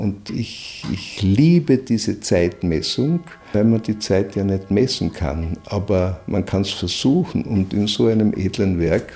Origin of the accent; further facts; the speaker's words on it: Gmünd, Carinthia, Austria; born there; die hat sie sich beim Uhrenfachgeschäft Meisnitzer in Gmünd, in meiner Geburtsstadt in Kärnten, schon ausgesucht gehabt.